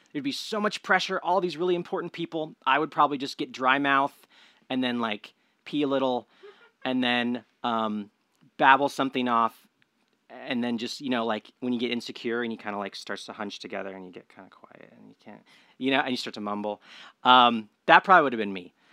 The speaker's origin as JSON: {"language": "English", "country": "United States", "said": "That doesn't feel as an American very important to me, a very important question, because I feel like in our culture, names are so, they have such little power."}